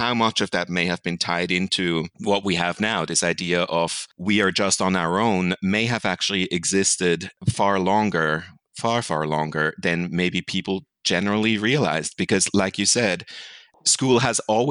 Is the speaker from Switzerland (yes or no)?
yes; Switzerland; moved away as an adult; I grew up in Switzerland, so I was shocked when I came here at age 21.